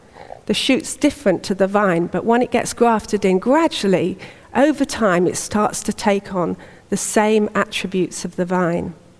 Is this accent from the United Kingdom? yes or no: yes; Yorkshire and the Humber, United Kingdom; And I have a habit of saying, well, you know, I'm just from Yorkshire. That's my heritage. It's just the way I am.